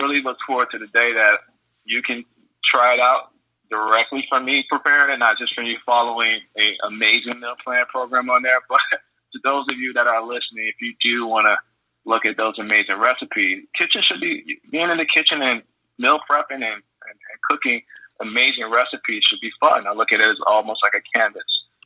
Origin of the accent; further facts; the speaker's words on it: Chicago, Illinois, United States; I do come from humble beginnings in Chicago. I grew up in Chicago